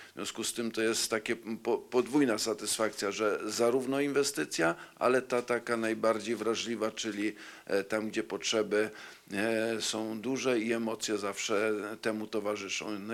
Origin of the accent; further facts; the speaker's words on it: Świdnica, Lower Silesian Voivodeship, Poland; w tym Świdnicy, czyli mojego rodzinnego miasta